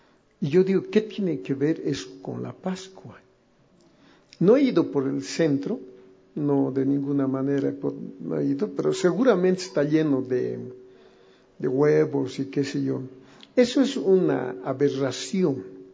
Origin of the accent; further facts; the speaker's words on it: Tarija, Bolivia; yo nací en Tarija, y en Tarija es una tierra muy tradicionalista, aún todavía.